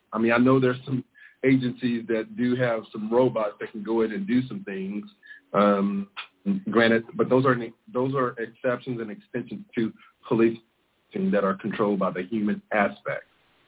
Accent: Waco, Texas, United States; I grew up in Pecan Gardens, and then we moved over on Preston Street.

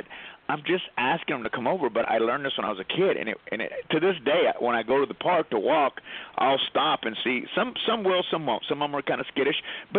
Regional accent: Texas, United States; I grew up in Texas, and so I know what it's like growing up somewhat limited in what I understand about the world.

